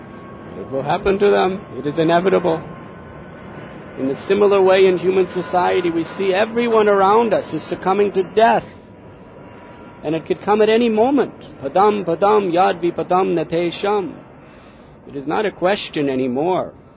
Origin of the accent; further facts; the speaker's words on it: United States; That is, from a Western point of view, I'm coming from America.